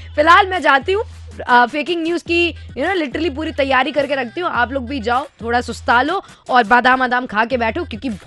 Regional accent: Bihar, India; हम बिहारी हैं तो हम बिहार की ही लैंग्वेज बोलेंगे ना यार

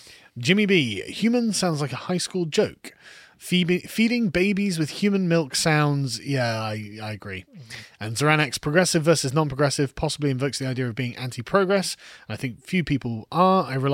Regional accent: England, United Kingdom; Well, as an Englishman, you should be actually quite thrilled to watch the old alliance fall apart like this.

